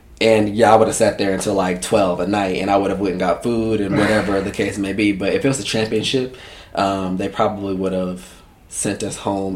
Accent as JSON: {"language": "English", "town": "Marietta", "region": "Georgia", "country": "United States", "tie": "born or raised there", "said": "So I was raised in Georgia, Atlanta, Georgia area. Actually, Marietta, Georgia, which is metro Atlanta."}